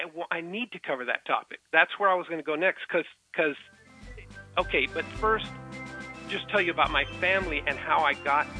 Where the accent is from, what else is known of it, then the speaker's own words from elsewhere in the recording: Texas, United States; I was born in Texas. I lived on a ranch outside Laredo, and that's down on the Mexico border. For 47 years, I lived on the Big O Ranch.